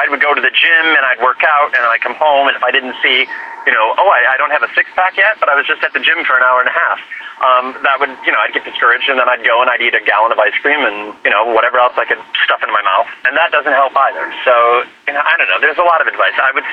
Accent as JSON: {"language": "English", "region": "Midwest", "country": "United States", "moved": "as an adult", "lives_now": "New York, United States", "said": "Yes, I'm a Midwest boy, so yeah. But I moved to New York when I was 18."}